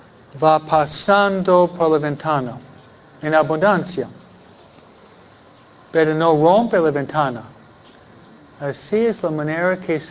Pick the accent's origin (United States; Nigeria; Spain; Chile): United States; Detroit, Michigan; born there; yo nací en Michigan. Un poco diferente, ¿no? Un poco diferente, ¿no? San Pedro Caro, yo en Detroit